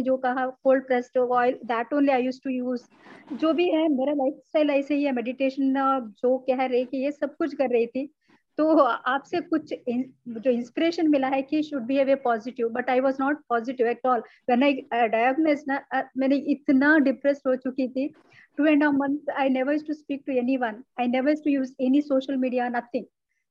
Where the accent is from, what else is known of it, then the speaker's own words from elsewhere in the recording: South India, India; हमारे यहाँ, मैं साउथ इंडियन हूँ